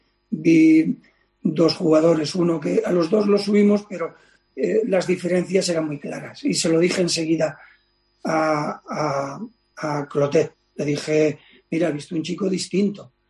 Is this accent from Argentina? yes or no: no; Barcelona, Catalonia, Spain; moved away as an adult; now in Badajoz, Spain; soy de Barcelona, pero yo me quedé a vivir en Badajoz porque vine aquí con 25 años